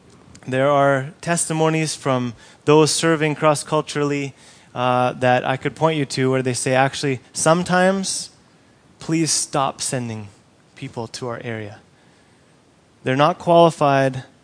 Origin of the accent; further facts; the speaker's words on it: Papua New Guinea; I grew up in Papua New Guinea. The whole country's been evangelized